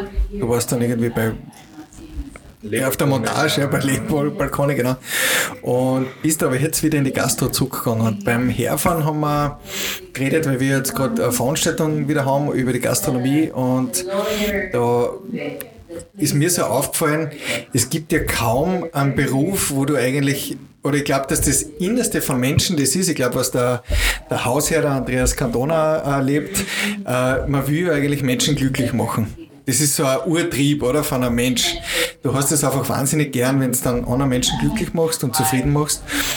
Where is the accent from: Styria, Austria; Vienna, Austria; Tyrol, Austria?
Styria, Austria; Ich bin ja ein Steirer